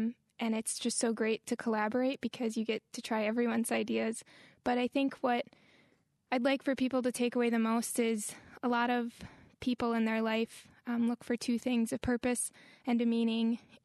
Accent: Milwaukee, Wisconsin, United States; I've always lived in Wisconsin. I grew up in Milwaukee, and music was just something my entire family did.

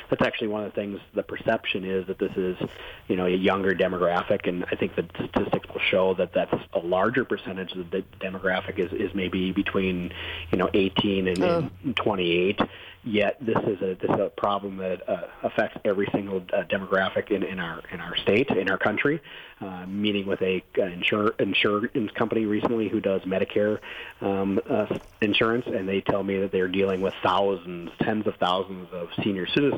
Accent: Marinette, Wisconsin, United States; yet he had created a culture of addiction in my hometown. So that's why Marinette was seen early on as a target for this problem. We led the state in overdose deaths per capita a few years in a row.

